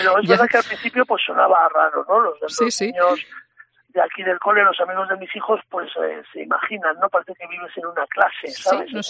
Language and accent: Spanish; A Coruña, Galicia, Spain; moved away as an adult; also born or lived in Madrid; nosotros vivíamos en Madrid, mi mujer es madrileña, yo soy coruñés, pero desde que empezamos a tener relación, desde que empezamos a ser novios, pues yo me trasladé a Madrid.